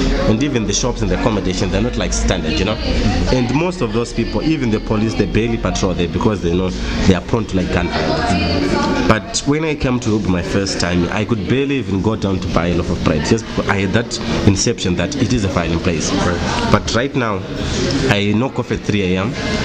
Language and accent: English; Zimbabwe; and I'm from Zimbabwe, and my morals, they are everything to me.